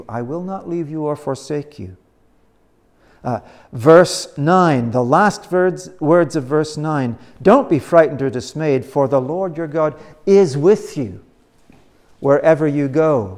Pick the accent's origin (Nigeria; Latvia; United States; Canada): Canada; I'm not American, as you know, I'm Canadian, and Canadians wouldn't do this.